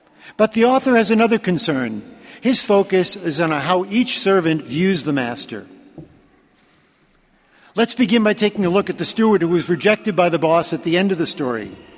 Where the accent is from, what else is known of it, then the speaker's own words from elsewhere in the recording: New York City, New York, United States; growing up in New York City was the equivalent of falling down a long flight of stairs on rollerblades